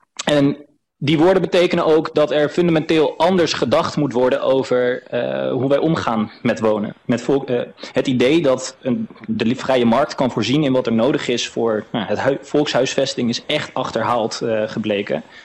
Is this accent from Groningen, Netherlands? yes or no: yes; Groningen, Netherlands; En dan is ook nog 1 ding wat ik als Groninger echt even van mijn hart moet.